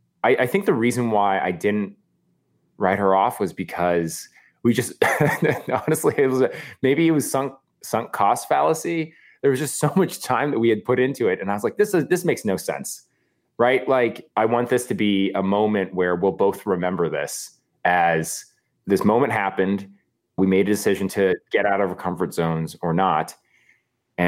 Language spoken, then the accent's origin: English; United States; I'm so American. It's crazy.